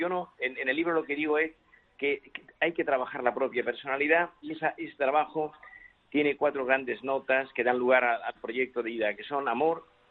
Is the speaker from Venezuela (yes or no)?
no; Andalusia, Spain; Yo soy andaluz y en Andalucía se decía, voy al de los nervios.